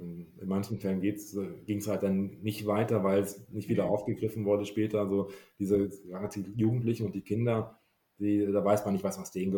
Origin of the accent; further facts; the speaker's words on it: Wolfenbüttel, Lower Saxony, Germany; now in Bochum, Germany; Das ist meine alte Heimat. Ich wohne jetzt in Bochum, aber Wolfenbüttel ist meine alte Heimat.